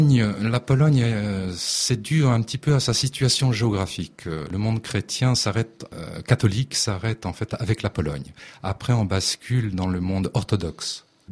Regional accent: France; Moi, je suis français. Mes parents sont polonais. Ils sont émigrés en France suite au conflit.

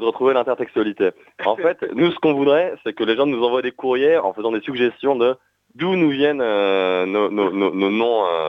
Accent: Paris, Île-de-France, France; parce que nous on vient des quartiers périphériques de Babylone, de Paris.

